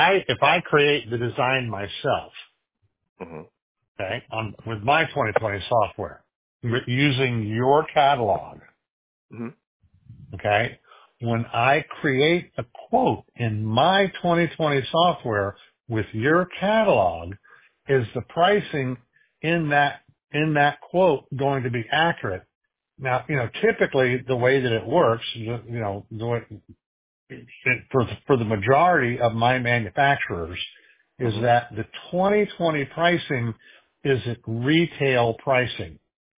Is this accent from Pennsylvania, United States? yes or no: no; Tampa, Florida, United States; born there; I was born in Tampa. And I go to Tampa all the time.